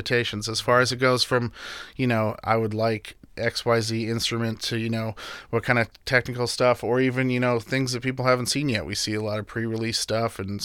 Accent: Winnipeg, Manitoba, Canada; I'm originally from Canada, Winnipeg, Manitoba. I grew up somewhat around the industry.

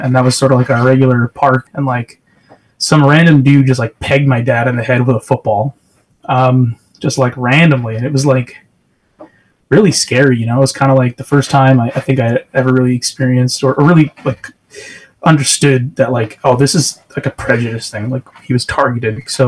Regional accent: Staten Island, New York, United States; I grew up in Staten Island, New York. It was pretty cool, man. I really appreciated the proximity to Manhattan and Brooklyn

